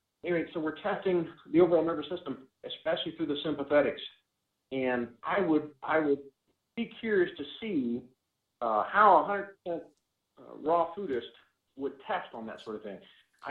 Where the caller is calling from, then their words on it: Illinois, United States; Illinois.